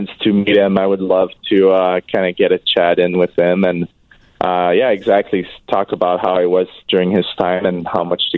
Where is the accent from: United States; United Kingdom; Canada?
Canada; Montreal, Quebec; growing up in Montreal, obviously, the only channel I had as a kid was the Canadiens